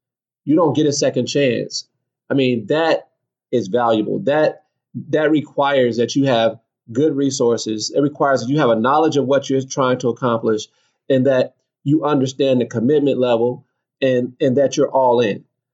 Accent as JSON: {"language": "English", "town": "Phoenix", "region": "Arizona", "country": "United States", "tie": "born or raised there", "said": "I grew up in Phoenix, Arizona, and you wouldn't think a lot of ball players would come from there"}